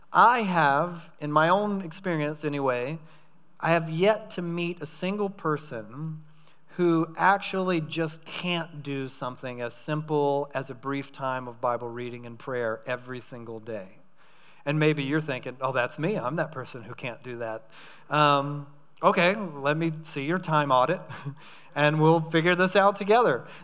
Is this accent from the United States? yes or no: yes; United States; And believe me, yes, I'm an American, so in the context of the whole world, I understand I am very rich